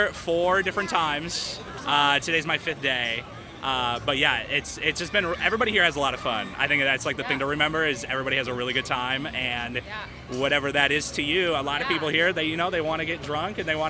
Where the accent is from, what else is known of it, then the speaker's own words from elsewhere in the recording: Wisconsin, United States; Honestly, since I grew up in Wisconsin, and I was surrounded with those people, I have to go to Wisconsin.